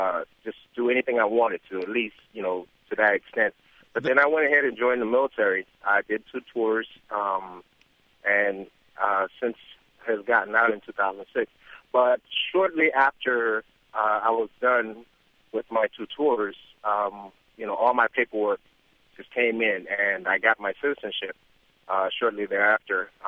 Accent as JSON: {"language": "English", "country": "Bahamas", "moved": "yes", "lives_now": "United States", "said": "I went through high school and pretty much all of grade school when I came from the Bahamas."}